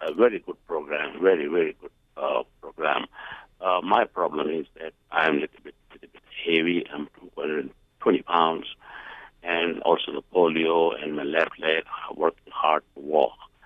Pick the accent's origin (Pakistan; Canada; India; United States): Pakistan; English is a second language; I'm in another part of the world, and I'm basically from Pakistan